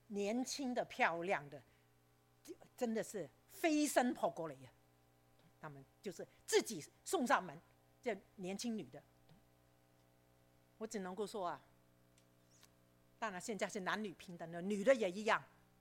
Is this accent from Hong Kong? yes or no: yes; Hong Kong; 因为我从香港来